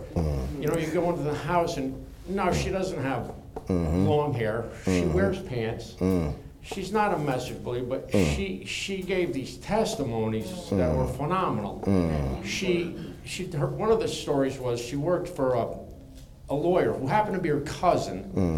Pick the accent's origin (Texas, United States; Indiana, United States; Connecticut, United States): Connecticut, United States; I come from Connecticut, and I come out of Craig Boer's church